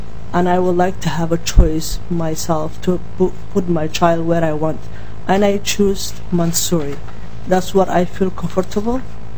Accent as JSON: {"language": "English", "country": "Somalia", "second_language": "English", "lives_now": "United States", "said": "I'm from Somalia, but I'm American."}